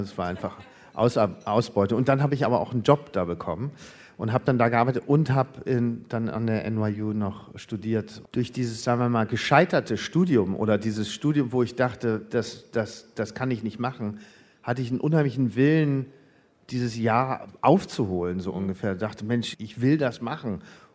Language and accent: German; Wolfsburg, Lower Saxony, Germany; Aber ich bin in Deutschland geboren, in Wolfsburg. Und da aufgewachsen. Und meine Mutter ist Schweizerin, mein Vater ist Österreicher. Von daher habe ich die beiden Pässe.